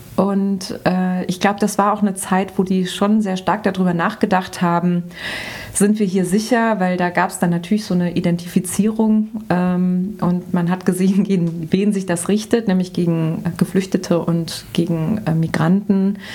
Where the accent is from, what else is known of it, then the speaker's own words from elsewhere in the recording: North Rhine-Westphalia, Germany; now in Berlin, Germany; Ich bin in Nordrhein-Westfalen aufgewachsen und war da so immer im städtischen Bereich.